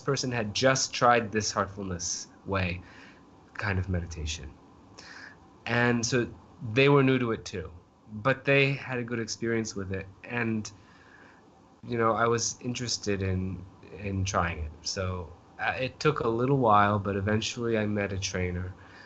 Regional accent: Maine, United States; I had to introduce myself. I said, I'm from Maine.

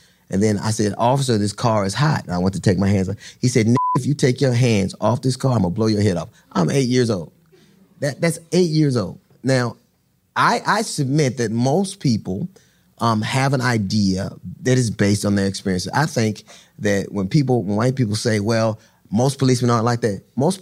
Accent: Los Angeles, California, United States; I grew up in Los Angeles. When I grew up in Los Angeles, I told this story. I was 8 years old.

